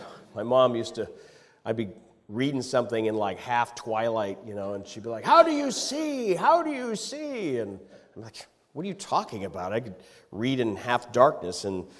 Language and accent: English; United Kingdom; like I'm British